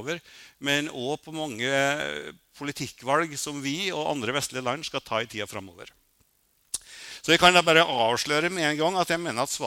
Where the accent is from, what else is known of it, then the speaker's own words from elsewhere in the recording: Røros, Trøndelag, Norway; now in Oslo, Norway; jeg kommer fra Røros, og når jeg kom til Oslo så visste det seg at det var ganske store kulturelle forskjeller inn I Norge også.